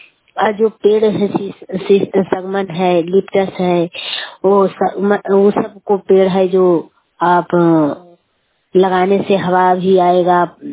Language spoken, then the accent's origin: Hindi; India; घर डावर है, मैं सड़क पंचायत से हूँ, नारीगंज प्रखंड है।